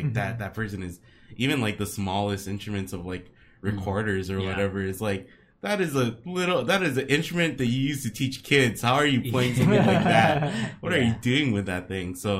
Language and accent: English; Hawaii, United States; maybe you know who … is, like growing up in Hawaii